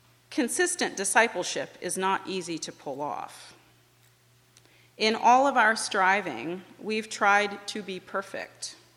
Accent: Goshen, Indiana, United States; I'm from Goshen. That means I was born into and formed in the Christian formation sense of the word, an intensely pro-Mennonite environment

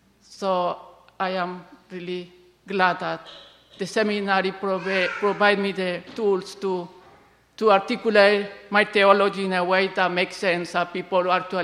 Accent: Colombia; and I am from Colombia.

